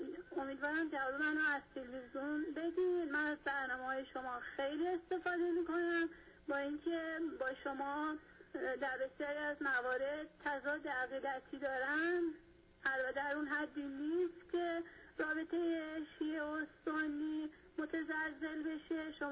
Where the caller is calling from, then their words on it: south, Iran; من خودم جنوبی هستم، اهل تسننم هستم